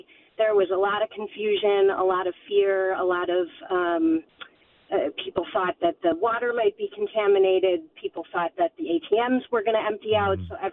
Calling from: Janesville, Wisconsin, United States; Hi, actually, I'm calling from Seensville, picked up my fourth grader

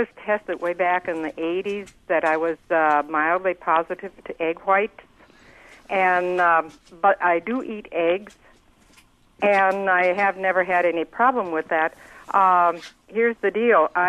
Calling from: Oshkosh, Wisconsin, United States; I'm calling from Oshkosh

